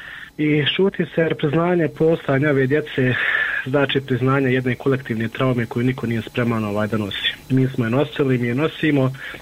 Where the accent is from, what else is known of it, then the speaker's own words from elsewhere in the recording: Bosnia & Herzegovina; kod nas u Bosni